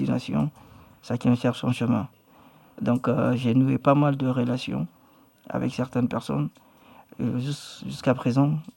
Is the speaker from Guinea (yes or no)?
yes; Guinea; Et chez moi, en Guinée, on étudie le français.